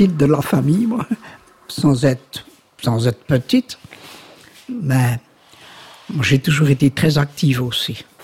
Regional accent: Bièvre, Wallonia, Belgium; born there; Je suis né à Bièvre.

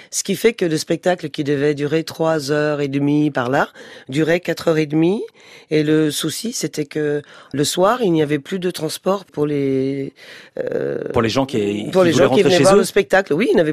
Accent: Kinshasa, DR Congo; born there; Je suis née au Congo, Kinshasa, donc j'avais une nounou africaine

